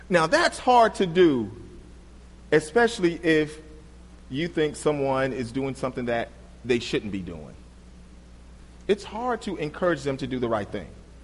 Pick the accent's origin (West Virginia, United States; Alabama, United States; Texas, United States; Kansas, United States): Alabama, United States; Selma; I grew up in Selma, Alabama, probably the most racist town in America, right?